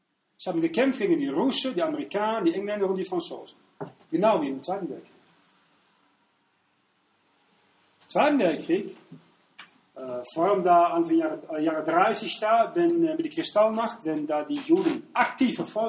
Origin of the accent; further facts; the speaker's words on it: Switzerland; wenn wir als Volk, als Schweizer